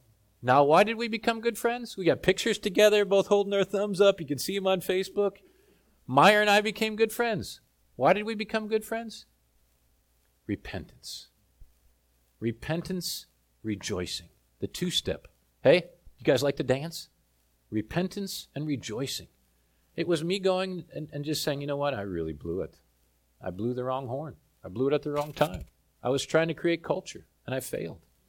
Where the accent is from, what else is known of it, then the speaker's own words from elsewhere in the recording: South Africa; I'm from South Africa. I've been living in South Africa. I blow the vuvuzela.